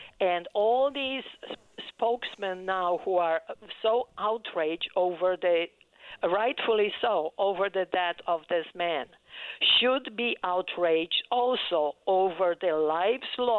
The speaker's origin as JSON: {"language": "English", "country": "Poland", "accent": "Polish", "second_language": "English", "moved": "yes", "said": "Polish. Yes, you are hearing Polish."}